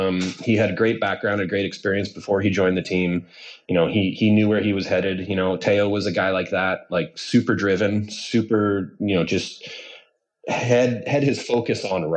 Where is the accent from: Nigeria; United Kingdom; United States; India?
United States; Boulder, Colorado; I grew up in Boulder, Colorado. I worked in bike shops for as long as I could